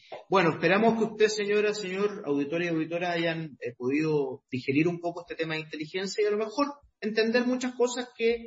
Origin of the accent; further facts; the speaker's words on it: Chile; Digo triste porque qué poco solidarios somos nosotros los chilenos.